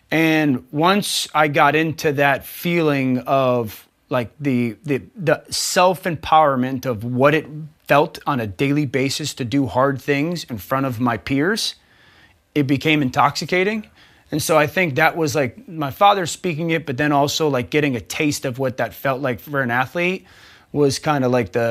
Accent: Shelton, Connecticut, United States; I grew up in Shelton, Connecticut. High school football is a big deal.

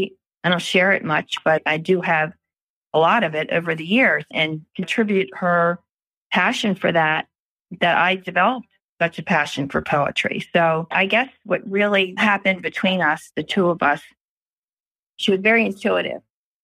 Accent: Baltimore, Maryland, United States; I grew up in Pimlico.

